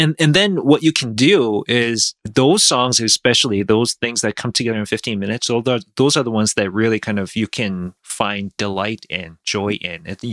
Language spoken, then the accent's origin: English; South Korea; now in Canada; I grew up in South Korea. My family moved to Canada in the early 90s.